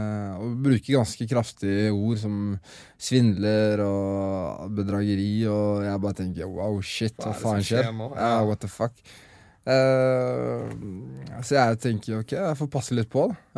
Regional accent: Skien, Vestfold og Telemark, Norway; born or raised there

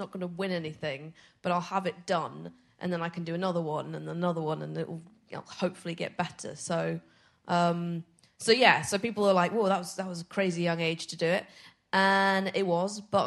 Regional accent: Edinburgh, Scotland, United Kingdom; Because I'm from Edinburgh and it doesn't cost me nearly as much money to do a show every year.

